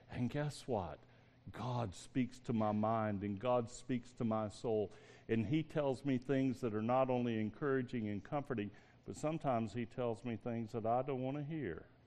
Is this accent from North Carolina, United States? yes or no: yes; North Carolina, United States; My hometown up there in the mountains of North Carolina, there was this lady who ran for political office.